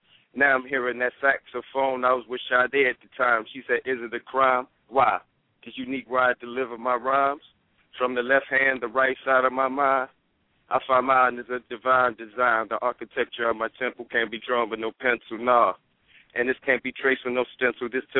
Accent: Hopewell, Virginia, United States; now in Washington, United States; I'm from Hopewell, Virginia. I'm calling from D.C.

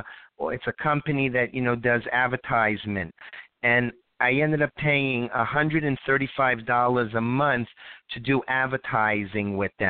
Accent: Florida, United States; I was driving in New York, and I was on my cell phone, and I'm from Florida.

